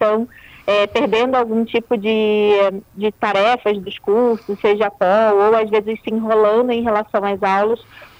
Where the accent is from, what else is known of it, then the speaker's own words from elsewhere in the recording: Rio de Janeiro, Brazil; accent: carioca; now in Cascavel, Brazil; Agora tá virando mais paranaense, né? São tantos anos de Paraná que o sotaque do Rio tá indo embora.